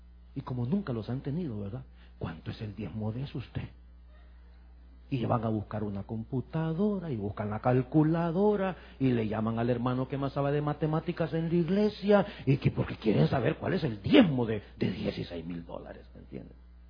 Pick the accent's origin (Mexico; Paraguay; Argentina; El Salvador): El Salvador; en mi país, en El Salvador.